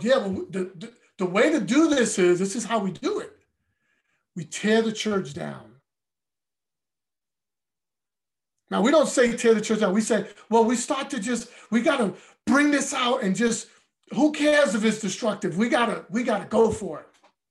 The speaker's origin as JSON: {"language": "English", "town": "Brooklyn", "region": "New York", "country": "United States", "said": "I'm from Brooklyn. I was converted in Queens."}